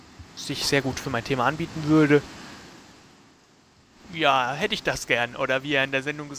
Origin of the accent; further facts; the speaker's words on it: Paderborn, North Rhine-Westphalia, Germany; ich komme aus Paderborn und studiere dort Informatik.